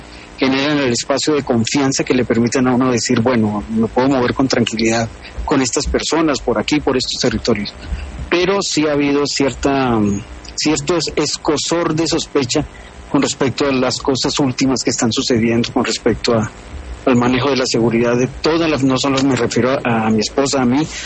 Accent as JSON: {"language": "Spanish", "country": "Colombia", "said": "Tratando como todo colombiano de ganarme la vida"}